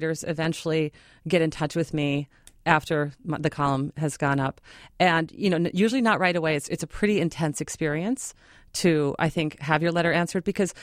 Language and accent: English; Minnesota, United States; born or raised there